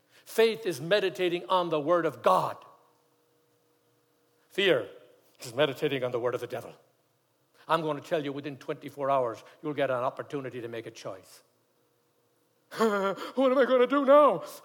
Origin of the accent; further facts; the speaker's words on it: London, United Kingdom; also born or lived in Amsterdam, Netherlands; when I was a young man growing up in London and worked in Amsterdam, as a very young man